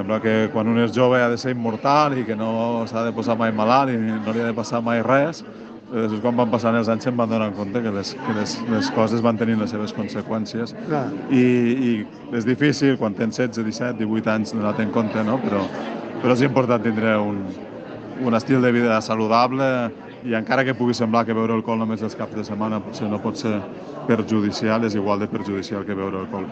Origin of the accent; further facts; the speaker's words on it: Falset, Catalonia, Spain; Jo soc d'aquí de Falset